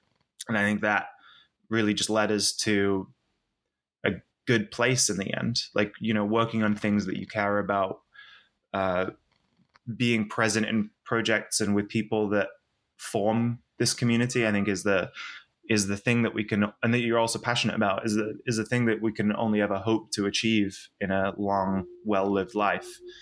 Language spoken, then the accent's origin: English; Penrith, North West England, United Kingdom; my hometown. It was through where I grew up in Cumbria and Penrith.